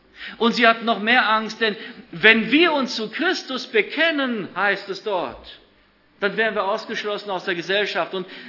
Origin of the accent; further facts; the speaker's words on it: Romania; Ich komme aus Rumänien und wir haben am Sabbat nicht gekocht.